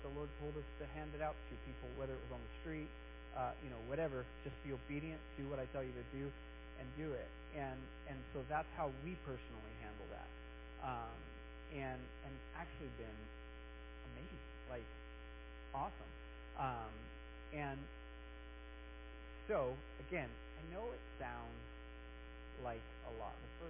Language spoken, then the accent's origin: English; United States; I'm American. I want to live on 100%. I'm American.